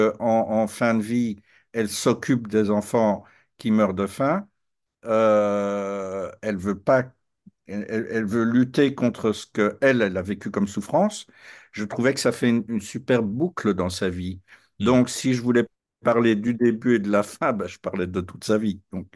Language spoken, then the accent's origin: French; Brussels, Brussels-Capital Region, Belgium; je passe en tant que Bruxellois régulièrement devant sa maison natale.